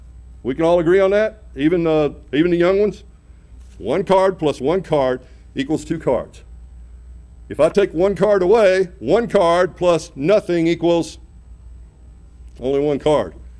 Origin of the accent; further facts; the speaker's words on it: Arkansas, United States; But I grew up in the Delta of Northeast Arkansas. I'm just a simple guy that grew up in a simple area.